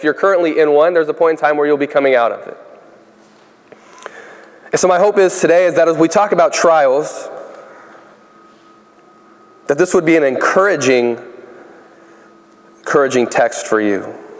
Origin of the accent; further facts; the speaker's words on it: Alabama, United States; moved away as an adult; also born or lived in California; But one of the things, what Mark didn't mention is I'm from Alabama. Before that, I lived in California.